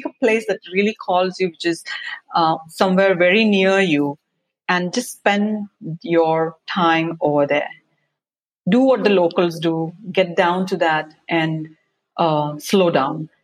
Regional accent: India; growing up in India in a small little town, I would always wonder, how is it like on the other side of people or on the other side of the world?

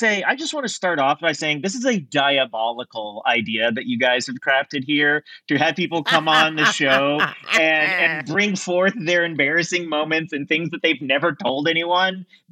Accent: Broken Bow, Oklahoma, United States; So no, I'm from Broken Bow, Oklahoma.

